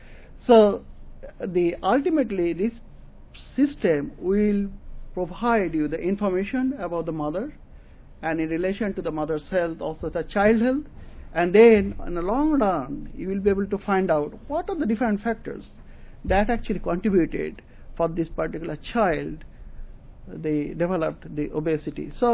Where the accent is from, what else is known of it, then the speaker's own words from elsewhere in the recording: California, United States; English is a second language; I'm from California, and they are from Illinois.